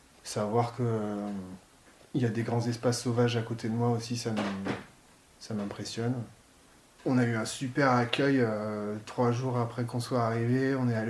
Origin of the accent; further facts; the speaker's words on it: Nouvelle-Aquitaine, France; Je suis originaire de Charente. J'ai fait mes études un petit peu partout en France, à Rennes, dans le Pays Basque, à Montpellier, à Saumur, je suis allé à Chambéry.